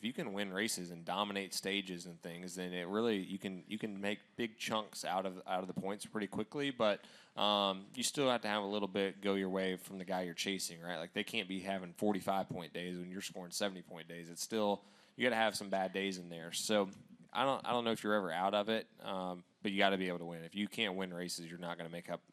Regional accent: Indiana, United States; And then just my hometown, like Lawrence County in general, there's a lot of people that normally will drive up from Lawrence County for this race.

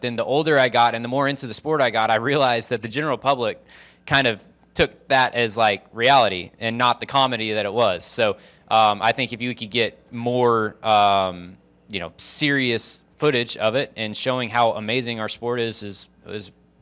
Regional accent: Oklahoma, United States; Anytime I'm back in Oklahoma, I really enjoy cheering on my hometown team.

